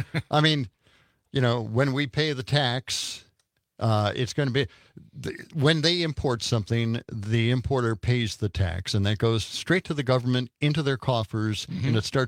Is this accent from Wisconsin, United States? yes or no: yes; Milwaukee, Wisconsin, United States; I'm from Milwaukee originally, and I love the way Dom always defends Milwaukee.